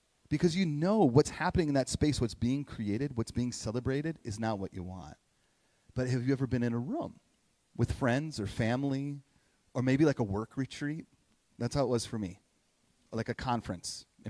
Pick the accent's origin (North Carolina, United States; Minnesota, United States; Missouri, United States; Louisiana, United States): Minnesota, United States; From a local, I'm a Minnesotan, right? And us Minnesotans, we love, and we're like, yes, we're Minnesota nice.